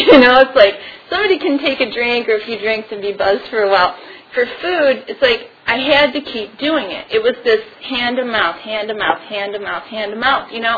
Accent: Midwest, United States; I'm from the Midwest. Pull yourself up by your bootstraps.

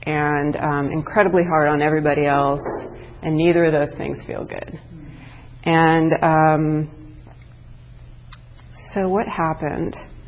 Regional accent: Torrance, California, United States; I grew up in Torrance, and I was the only white girl with all Japanese American friends

